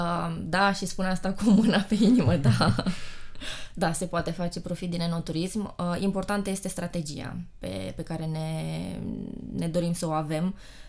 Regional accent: Timișoara, Timiș County, Romania; Eu sunt din Timișoara, eu locuiesc în Timișoara.

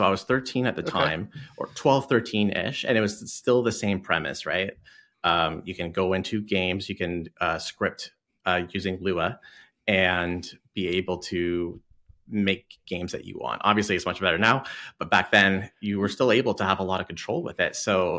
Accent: Canada; also born or lived in Scotland; So I am Canadian, like Canadian citizen. I was born in Scotland and then I moved here to Canada when I was, 5 years old. So you don't hear the accent.

